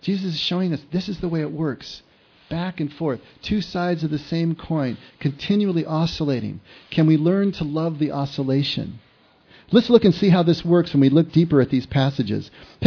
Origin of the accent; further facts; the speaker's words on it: California, United States; I was from Southern California.